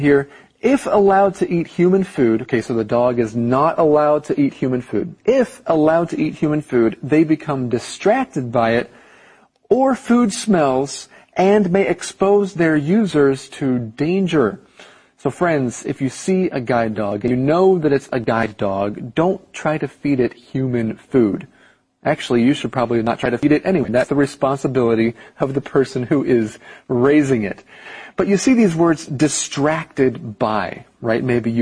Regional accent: Taiwan; I'm American, but I was bred in Taiwan because that's where I grew up.

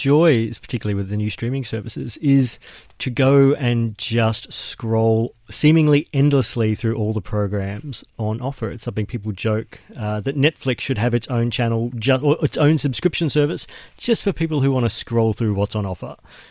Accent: Australia; accent: Australian; And look, as an Australian, I feel your pain

